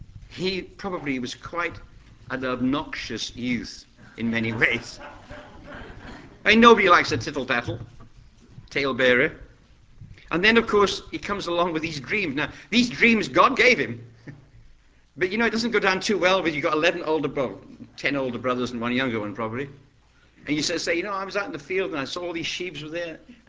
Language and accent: English; Scotland, United Kingdom